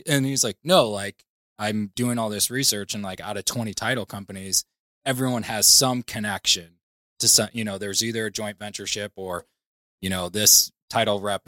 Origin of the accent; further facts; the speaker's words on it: St. Louis, Missouri, United States; also born or lived in Chicago, United States; So I'm from St. Louis, born and raised here, and you know, went to college to Mizzou.